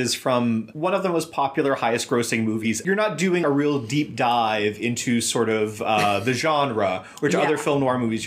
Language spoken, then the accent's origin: English; New York, United States; I'm a New Yorker.